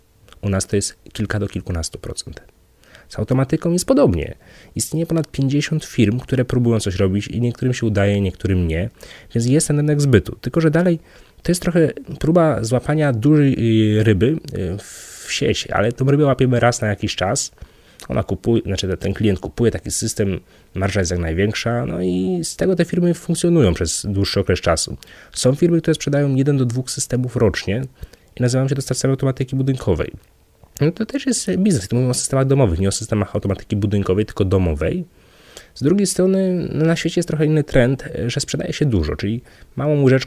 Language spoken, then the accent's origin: Polish; Wrocław, Lower Silesian Voivodeship, Poland; myślałem, że najpierw będziemy zawojowywać Wrocław, skąd pochodzę